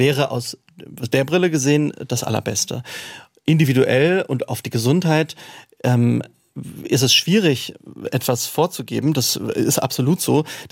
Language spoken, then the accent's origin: German; Neckargemünd, Baden-Württemberg, Germany; Ich bin in Neckargemünd groß geworden. Das ist der Nachbarort.